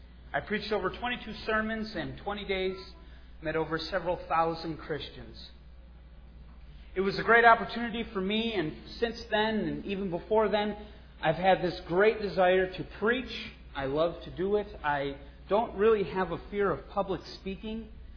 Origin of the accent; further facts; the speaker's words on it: Wisconsin, United States; As you know, I come from Wisconsin. You can tell from my accent. I have been preaching since about 16 or 17. Preached in quite a bit of different congregations in Wisconsin.